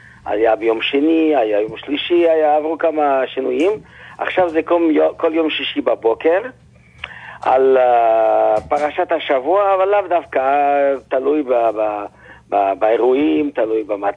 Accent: Tunis, Tunis Governorate, Tunisia; אני גדלתי בתוניס

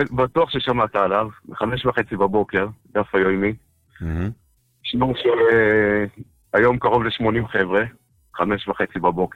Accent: Modiin, Central District, Israel; אני מודיעין

